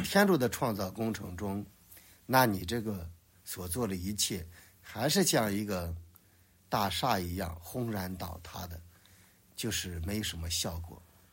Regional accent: China; 那我们中国人说第二，可能没人敢说第一。我们中国在基建方面、建造方面，那绝对是第一。

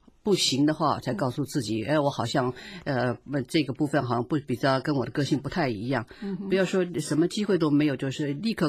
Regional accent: China; 所以我们尤其是我们中国人不太容易去夸赞别人

